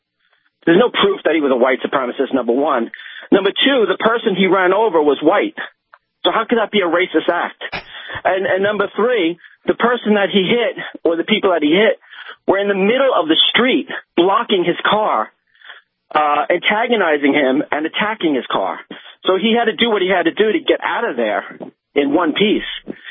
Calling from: Long Island, New York, United States; I'm calling from Long Island.

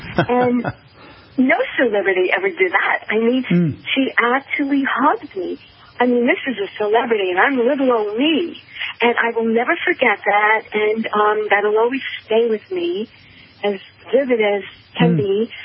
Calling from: New York, United States; from New York

